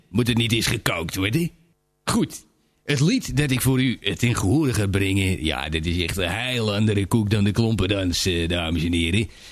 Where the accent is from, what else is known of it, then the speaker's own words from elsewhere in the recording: Amsterdam, North Holland, Netherlands; Ik kom uit het Mokum, uit Amsterdam, de hoofdstad van Nederland.